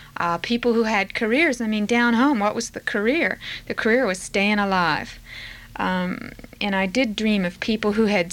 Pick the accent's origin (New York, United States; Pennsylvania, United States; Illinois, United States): Pennsylvania, United States; York; I grew up the first 10 years of my life in York and Hanover, Pennsylvania, 12 miles north of the Mason-Dixon line, to my eternal embarrassment. I mean, of all places to be born, couldn't my mother have gotten her ass on the other side of that line?